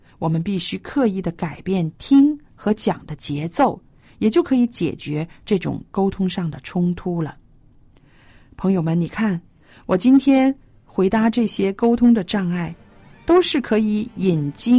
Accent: Guangdong, China; 包括我们广东人常常说的鸡同鸭讲

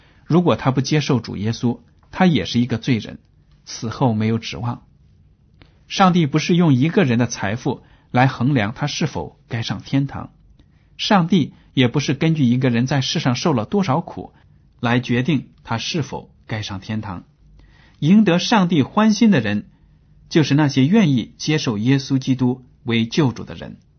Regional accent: China; 这种讲法和我们中国人讲的那种善有善报、恶有恶报是非常的相似的

